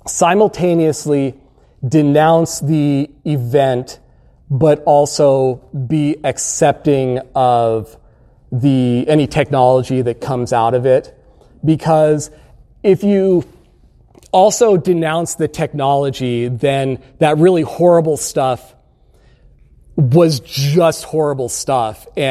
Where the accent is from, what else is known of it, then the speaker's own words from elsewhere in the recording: Phoenix, Arizona, United States; I'm from Phoenix, so I wanted to come out here.